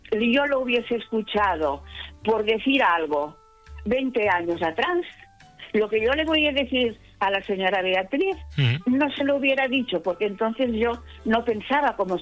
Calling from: Tarragona, Catalonia, Spain; soy corresponsal de Tarragona

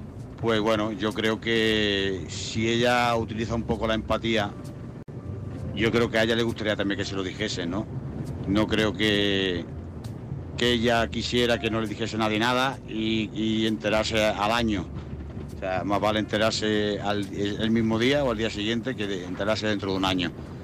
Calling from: Jaén, Andalusia, Spain

